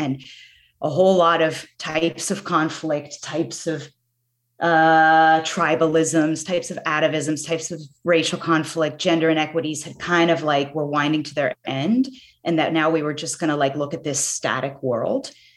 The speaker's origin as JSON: {"language": "English", "region": "Virginia", "country": "United States", "tie": "born or raised there", "said": "I grew up in Virginia, which is where I am right now, very surrounded by Civil War battlefields, the history of the Civil War, that kind of aura."}